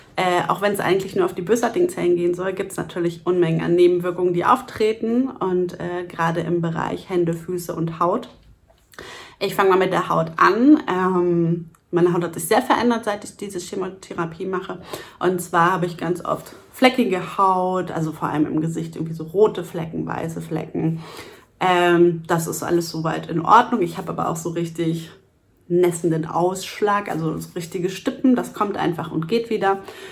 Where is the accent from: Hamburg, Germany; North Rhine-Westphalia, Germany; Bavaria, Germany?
Hamburg, Germany; ich komme aus Hamburg